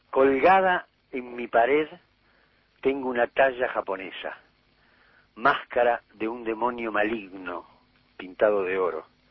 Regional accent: Uruguay; yo como buen uruguayo

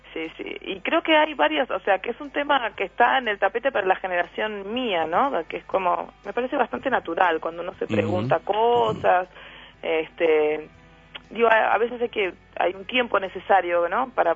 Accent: Cuba; Yo me crié en Cuba

